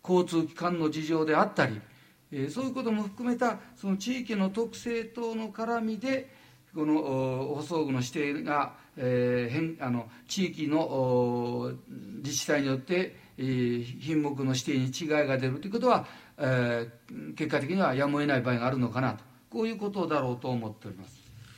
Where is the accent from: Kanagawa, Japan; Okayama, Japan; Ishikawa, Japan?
Ishikawa, Japan; Wajima; 私今は京都に住んでおりますがね、私の生まれは石川県の能登半島の輪島というところなんですね。今の朝の連ドラでマレってやっとるんですけどね、いやあの方言が私の方言なんですね。